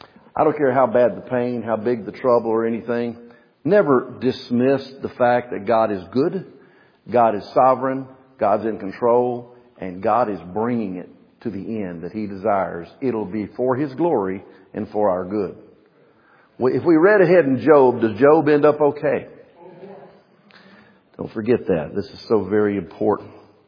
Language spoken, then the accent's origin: English; Memphis, Tennessee, United States; also born or lived in North Mississippi; I'm from Memphis, Tennessee and lived a lot of my life in North Mississippi.